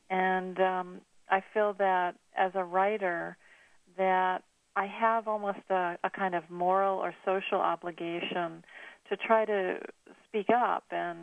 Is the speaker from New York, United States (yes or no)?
yes; Syracuse, New York, United States; also born or lived in Jordan; And actually, I was born in the States, in Syracuse, New York. And my family moved back and forth between New York and Jordan. So I was raised both in the United States and in the Middle East.